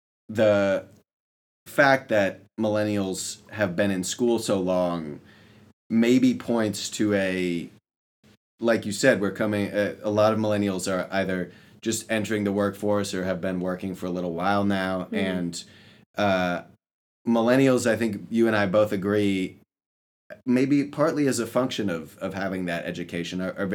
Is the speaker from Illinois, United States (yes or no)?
no; Michigan, United States; I failed to mention that I'm from Michigan, so just up the road.